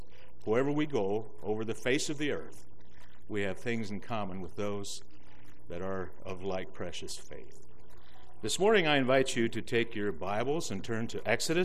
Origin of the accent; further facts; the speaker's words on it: Indiana, United States; I am from Indiana, grew up in Indiana, and I went to Kansas and got my wife about 800 miles